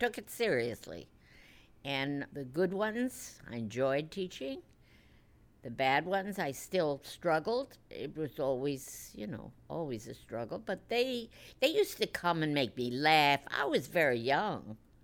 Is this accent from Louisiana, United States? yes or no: no; Washington, District of Columbia, United States; I've never been away from home either. Washington, D.C. I came from Washington. I had never been away.